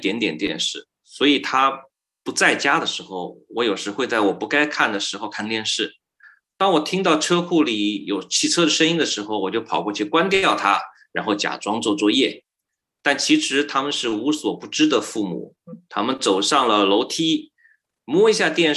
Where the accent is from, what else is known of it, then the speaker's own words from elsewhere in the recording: Wagga Wagga, New South Wales, Australia; 几年前我回到了哇嘎哇嘎，我在那里出生，在那里长大，我去了我以前的小学